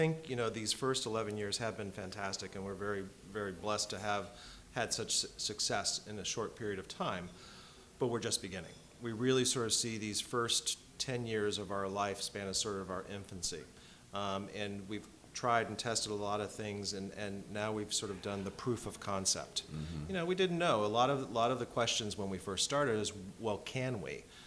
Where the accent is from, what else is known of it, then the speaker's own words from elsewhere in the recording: Ohio, United States; Yeah, growing up in Ohio, I never thought I was going to be, you know, running a bicycle organization in Africa.